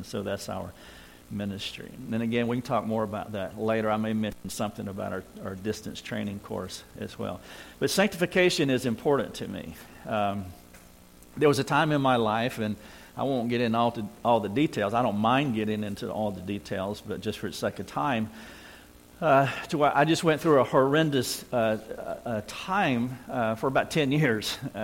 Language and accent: English; North Carolina, United States; I'm a redneck from North Carolina who was born in the country, and give it up for rednecks.